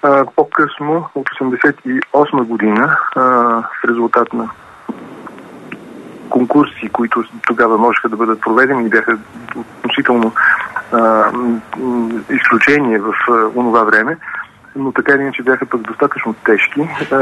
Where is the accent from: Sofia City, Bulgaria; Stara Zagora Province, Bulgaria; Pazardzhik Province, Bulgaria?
Sofia City, Bulgaria; Sofia; born there; За себе си, роден съм в София, 1957 година.